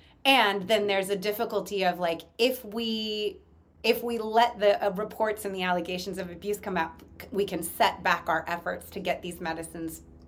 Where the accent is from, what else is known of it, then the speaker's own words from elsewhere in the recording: San Francisco, California, United States; abuses in psychedelic healing containers that started in my hometown in San Francisco.